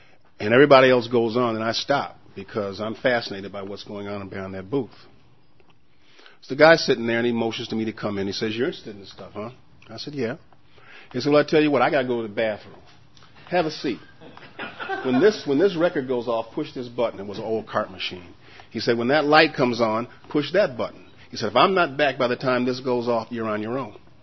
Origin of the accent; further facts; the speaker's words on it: Rochester, New York, United States; born there; I was born in Rochester, New York.